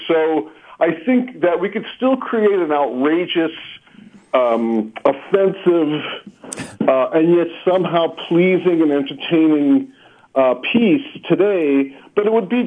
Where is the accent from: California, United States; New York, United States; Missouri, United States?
New York, United States; Brooklyn; I would say, growing up in Brooklyn